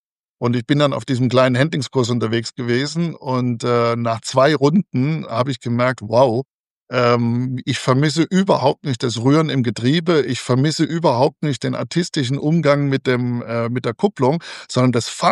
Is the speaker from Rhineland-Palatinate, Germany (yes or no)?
yes; Rhineland-Palatinate, Germany; Ich komme aus dem Westerwald und da gibt es so wunderschöne kleine Straßen.